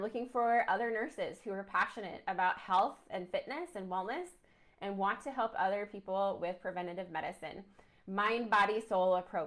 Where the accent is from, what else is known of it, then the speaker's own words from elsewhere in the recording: Idaho Falls, Idaho, United States; I saw people from my hometown of Idaho Falls, like posting on social media